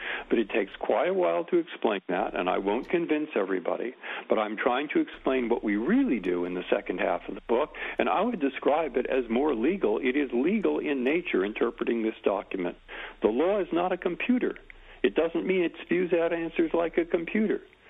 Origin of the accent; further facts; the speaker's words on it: San Francisco, California, United States; I grew up in San Francisco.